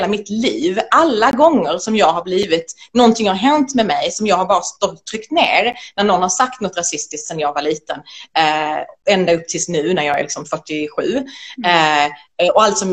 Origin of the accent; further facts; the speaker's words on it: Sweden; för jag är uppväxt i Sverige